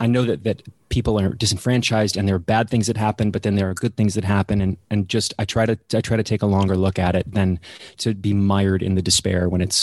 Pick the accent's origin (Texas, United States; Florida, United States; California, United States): Texas, United States; Dallas; I'm from Dallas, Texas.